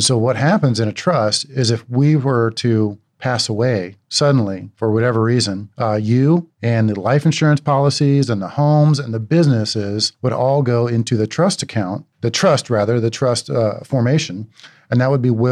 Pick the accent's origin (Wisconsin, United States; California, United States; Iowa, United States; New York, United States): Iowa, United States; So for the record, I grew up in Iowa, small town. My parents are both school teachers.